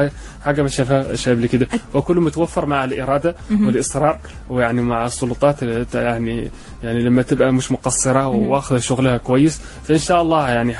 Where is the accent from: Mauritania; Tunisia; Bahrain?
Mauritania; نقول الحرف اللي هم الصناعة التقليديين عندنا في موريتانيا.